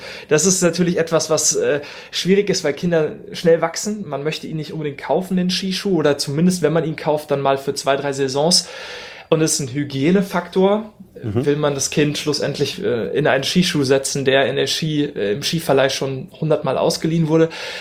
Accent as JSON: {"language": "German", "region": "North Rhine-Westphalia", "country": "Germany", "said": "Ich komme auch aus Mitteldeutschland, wie ihr hört, also Sauerland."}